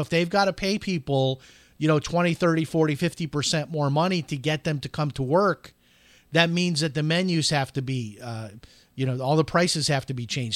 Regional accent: Chicago, Illinois, United States; but I'm from Chicago.

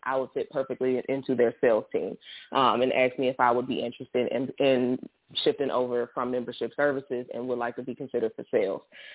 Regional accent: Washington, District of Columbia, United States; From there, I chose to continue my education where I moved back home. I am from Washington, D.C.

